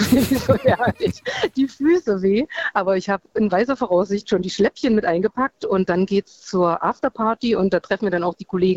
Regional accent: Wittenberg, Saxony-Anhalt, Germany; Ich komme auch aus Ostdeutschland. Ich bin in Wittenberg groß geworden.

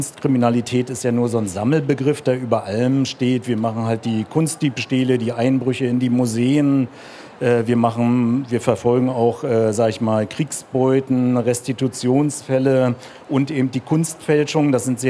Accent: Germany; ich bin halt auch in der DDR aufgewachsen

